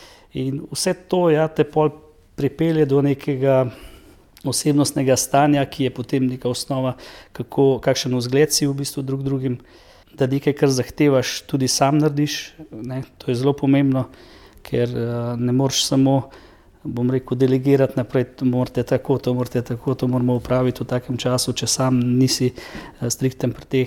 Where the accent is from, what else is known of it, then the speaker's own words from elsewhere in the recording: Spodnje Koseze, Central Slovenia, Slovenia; ja prihajam iz Spodnjih Kosez pri Lukovici. To je taka lepa vas, kjer živim s svojo ženo